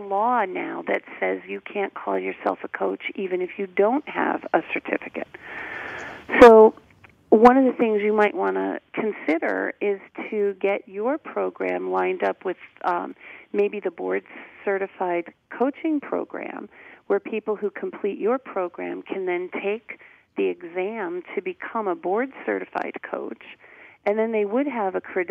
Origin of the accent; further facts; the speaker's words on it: Illinois, United States; I'm from Illinois, and in Illinois, the license, I have an LPCP